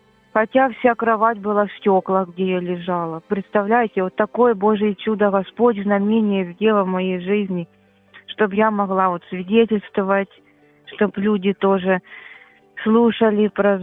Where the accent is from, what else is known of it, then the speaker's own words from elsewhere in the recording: Meliorative, Dnipropetrovsk Oblast, Ukraine; Я із Дніпропетровської області, на Московського району, поселок городського типу, меліоративний. Ну, зараз я там не проживаю